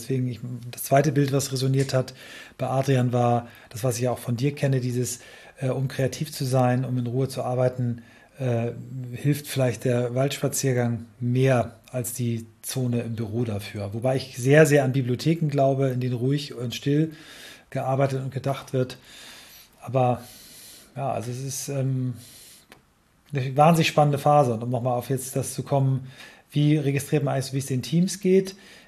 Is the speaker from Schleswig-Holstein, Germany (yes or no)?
yes; Kiel, Schleswig-Holstein, Germany; aus meiner Heimatstadt Kiel.